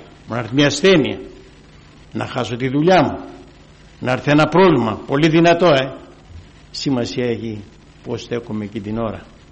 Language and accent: Greek; Rizoupoli, Attica, Greece; εγώ είμαι από τη Ριζούπολη. Το 84 έχω πιστέψει … εργάζομαι εκεί στην Ήπειρο